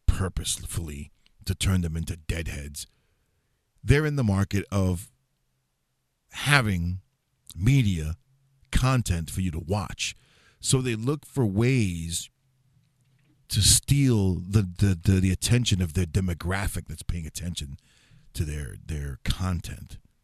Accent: New York, United States; I'm from New York, so you got New York Post.

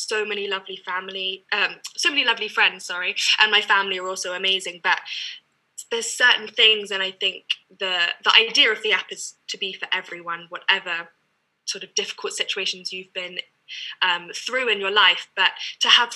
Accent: South East England, United Kingdom; now in France; I was born in Surrey and have lived there pretty much my whole life. I went to a boarding school before I moved out here, and now I'm in France.

